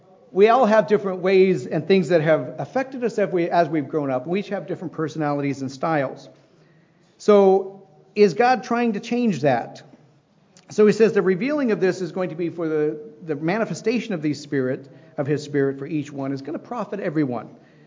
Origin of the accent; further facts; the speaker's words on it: Midwest, United States; now in California, United States; I grew up in the Midwest. I was different even from my brothers and sisters. So when I came to California, it was fit right in.